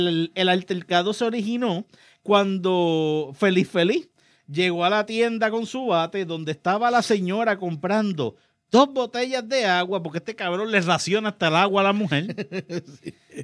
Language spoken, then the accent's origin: Spanish; Puerto Rico